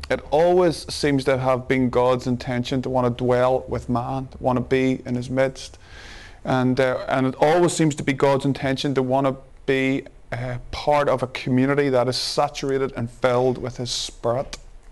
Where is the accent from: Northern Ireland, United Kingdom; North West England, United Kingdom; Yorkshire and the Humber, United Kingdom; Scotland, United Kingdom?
Northern Ireland, United Kingdom; accent: broad northern Irish; I'm from Ireland, and I'm from the north of Ireland, so my accent is a little broad at times.